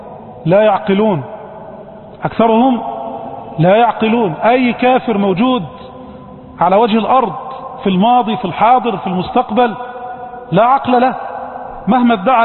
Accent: Upper Egypt, Egypt

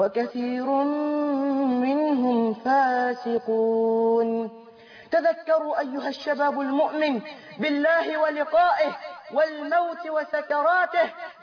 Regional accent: Egypt; بلدنا مصر

